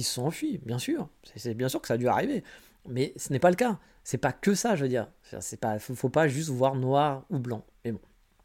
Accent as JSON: {"language": "French", "country": "France", "moved": "yes", "said": "je suis parti de France"}